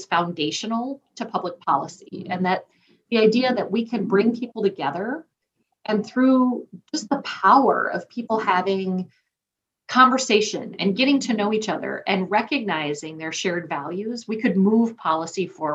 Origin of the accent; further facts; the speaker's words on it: South Dakota, United States; I'll admit, growing up in South Dakota, I wanted to go off to a big city. I swore I'd never go to college in a town smaller than the town I grew up in.